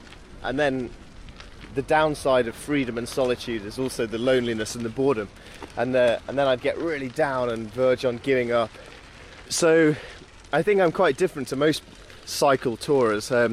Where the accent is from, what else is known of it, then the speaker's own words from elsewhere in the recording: Yorkshire and the Humber, United Kingdom; It helps being a Yorkshireman for that, I guess